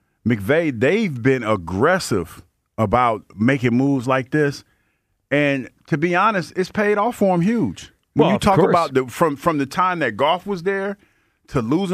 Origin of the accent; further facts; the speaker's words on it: Ohio, United States; No, I'm from Ohio. Yeah. I'm from Ohio. And I've been to L.A.